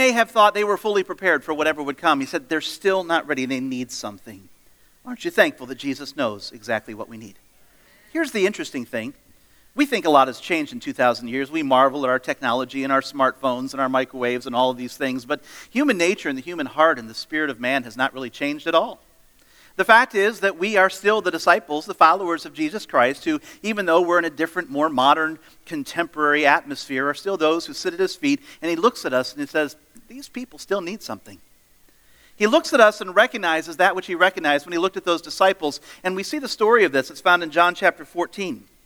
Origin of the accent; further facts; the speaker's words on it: Ohio, United States; also born or lived in Minnesota; I grew up in Ohio, went to Bible school in Minneapolis, Minnesota. And then after that, I went to Owatonna, Minnesota, a little bit south of the cities.